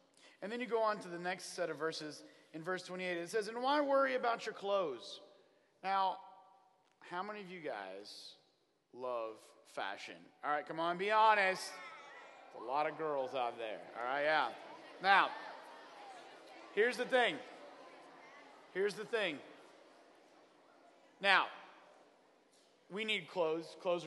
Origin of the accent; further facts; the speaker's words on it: Oklahoma, United States; Now, I'm from Oklahoma, and we have cactus that grows on our place.